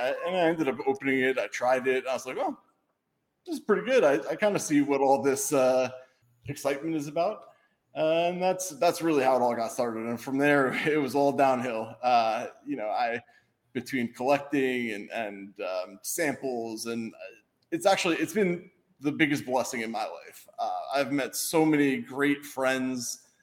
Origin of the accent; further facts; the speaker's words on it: New York, United States; now in Boston, United States; I ended up moving to Boston. Ultimately, I'm from New York, but I moved to Boston.